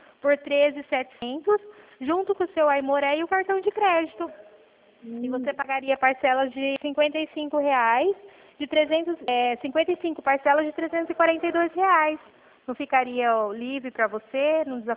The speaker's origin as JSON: {"language": "Portuguese", "town": "Presidente Prudente", "region": "São Paulo", "country": "Brazil", "said": "Eu sou aqui da região de Presidente Prudente."}